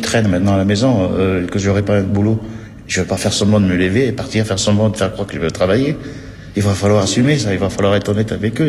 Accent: Vanuatu; born or raised there; now in France

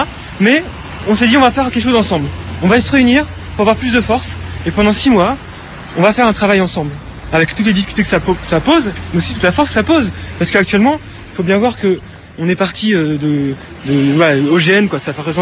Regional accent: Grenoble, Auvergne-Rhône-Alpes, France; de Grenoble

